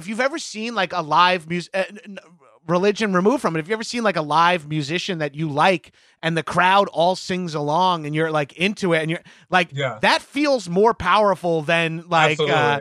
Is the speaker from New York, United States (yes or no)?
yes; Long Island, New York, United States; I had a bunch of Jewish friends because I'm from Long Island, so I went to a bunch of bar mitzvahs